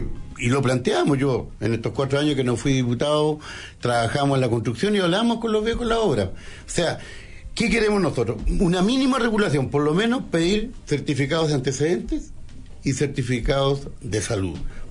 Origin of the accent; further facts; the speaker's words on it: Chile; Nosotros vivimos, como otros chilenos, también nos íbamos a Argentina a trabajar en forma ilegal